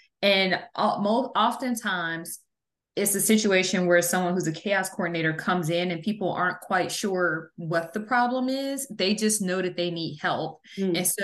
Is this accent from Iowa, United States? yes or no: no; Chicago, Illinois, United States; now in Dallas, United States; So my background is I am a Chicagoan now living in Dallas, Texas.